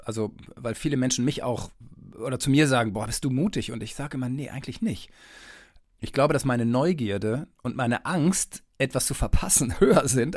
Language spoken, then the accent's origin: German; North Rhine-Westphalia, Germany; ich bin Westfale, also Ostwestfale Lipper.